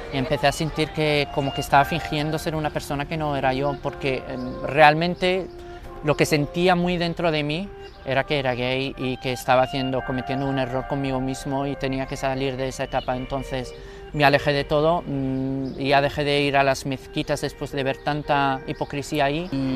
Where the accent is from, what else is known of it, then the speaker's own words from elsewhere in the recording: Morocco; Spanish is a second language; soy de Marruecos, tengo 27 años y soy gay.